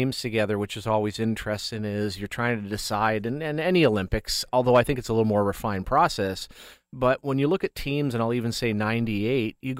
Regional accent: Canada; Just remember watching that as in high school, and as a Canadian, you want it so bad.

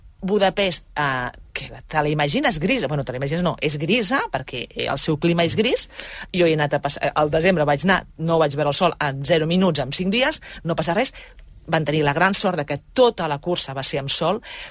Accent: Catalonia, Spain; Jo no soc barcelonina, per tant... però sí que soc catalana i Barcelona és la meva capital

